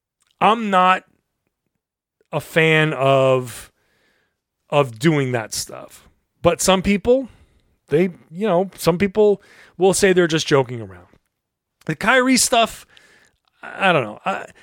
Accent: Boston, Massachusetts, United States; I made sure everybody there knew I was from Boston.

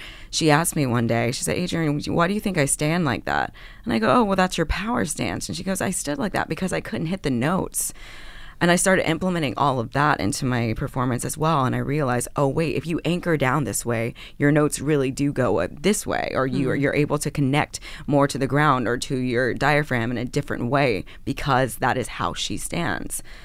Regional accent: the South, United States; We're both from the South.

